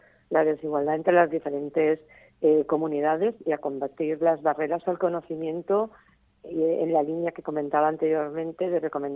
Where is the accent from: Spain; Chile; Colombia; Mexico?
Spain; Elche, Valencian Community; los que somos de Elche